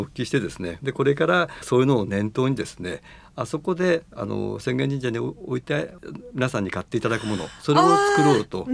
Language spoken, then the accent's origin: Japanese; Hamamatsu, Shizuoka, Japan; 鈴木自動車の本社がある地域なんですけども、うん、まあ、そこで生まれ育って、結果的に銀行に入ったものの、浜松の自宅から通った期間はごくわずかでして、